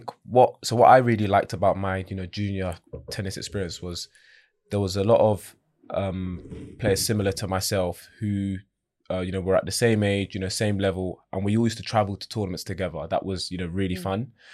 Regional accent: Camberwell, London, United Kingdom; Yeah, so for me, I grew up in Camberwell

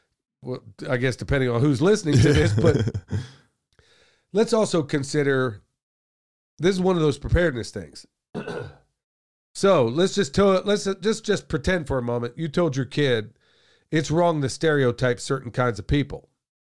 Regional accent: Oklahoma, United States; There's a whole lot of stereotypes where I grew up in Oklahoma regarding Native Americans.

